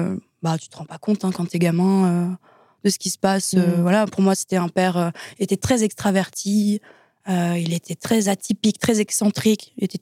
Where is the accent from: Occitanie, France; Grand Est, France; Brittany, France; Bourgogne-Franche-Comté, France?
Grand Est, France; Strasbourg; J'ai 28 ans, je viens de Strasbourg, en Alsace